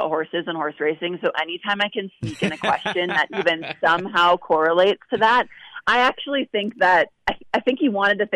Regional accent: Minnesota, United States; I'm from Minnesota originally, so I know kind of what Minnesota sports fans have gone through the years in my time of being in Minnesota

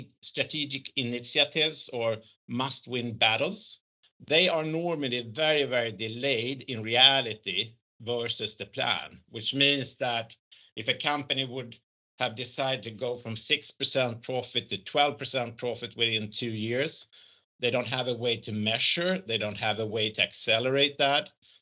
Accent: Sweden; I'm from Sweden, so I think that it's very, very important to focus, to have your dreams

